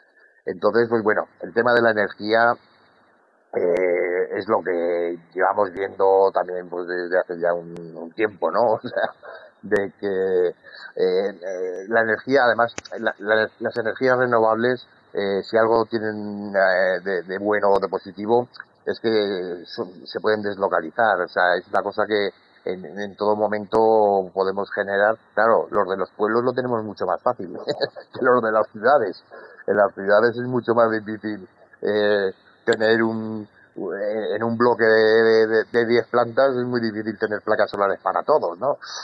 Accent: Alcorisa, Aragon, Spain; Yo soy de Alcoriza, Teruel, del Bajo Aragón.

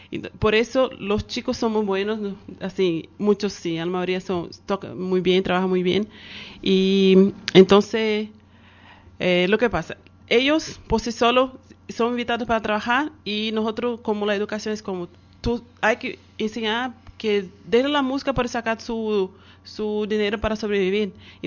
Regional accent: Bahia, Brazil; nosotros que somos de Bahía

